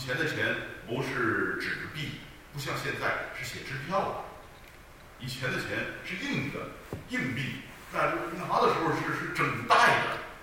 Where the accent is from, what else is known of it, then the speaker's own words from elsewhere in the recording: China; 我们中国人有一句话叫做什么？ 有钱能使鬼推磨。